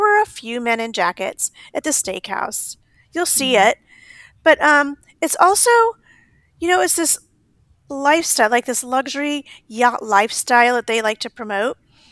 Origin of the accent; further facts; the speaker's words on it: United States; because I'm an American and I don't speak another language, unfortunately.